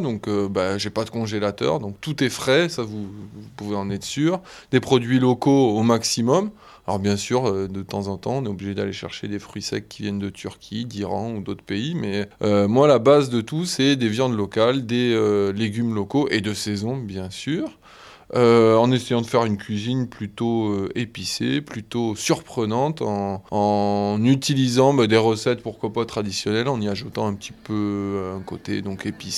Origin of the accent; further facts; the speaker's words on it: Saint-Affrique, Occitanie, France; born there; moi je suis Aveyronnais, moi je suis né ici, moi je suis né à Sainte-Afrique en 83, fils de gens qui viennent d'ailleurs, ça s'entend à mon accent, non?